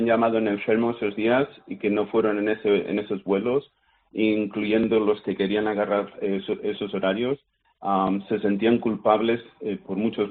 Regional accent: Asturias, Spain; also born or lived in Canada; Yo estaba acostumbrado, como buen asturiano, me daba todo igual.

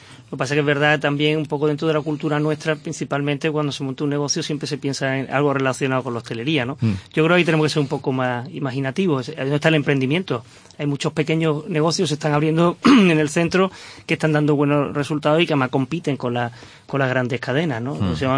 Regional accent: Málaga, Andalusia, Spain; los usuarios de las terrazas somos los malagueños principalmente

